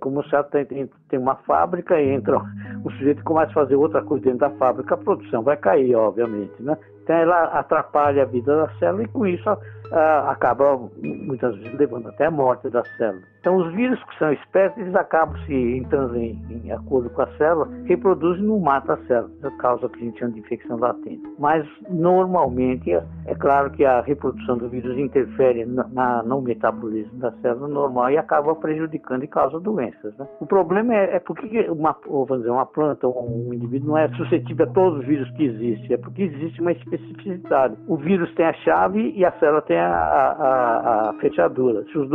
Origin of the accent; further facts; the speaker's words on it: São Paulo, Brazil; Eu fui criado em São Paulo, mas eu não tinha contato com atividades agrícolas.